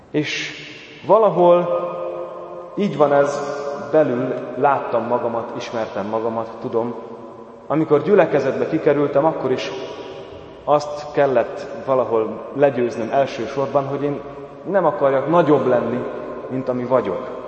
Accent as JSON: {"language": "Hungarian", "region": "Zakarpattia Oblast", "country": "Ukraine", "tie": "born or raised there", "said": "Tudjátok, én kárpátaljai vagyok, kárpátaljai származású, ami azt jelenti, hogy kisebbségben nőttem fel."}